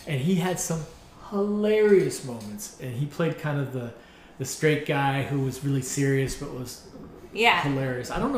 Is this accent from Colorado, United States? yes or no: yes; Denver, Colorado, United States; You're from Northern Illinois. I'm from Denver.